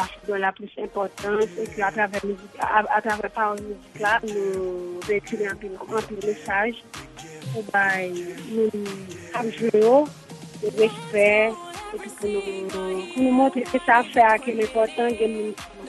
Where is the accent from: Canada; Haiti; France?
Haiti; je suis haïtien